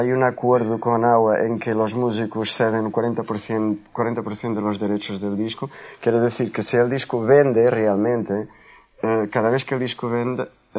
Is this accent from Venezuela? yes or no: no; Lisbon, Portugal; Spanish is a second language; Yo soy de Lisboa y desde pequeño siempre canté el fado.